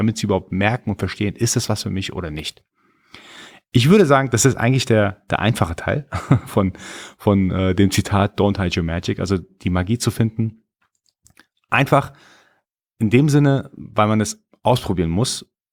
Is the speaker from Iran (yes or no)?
yes; Iran; born there; first language Persian; German is a second language; ich bin gebürtiger Iraner, ich spreche Farsi, also Persisch.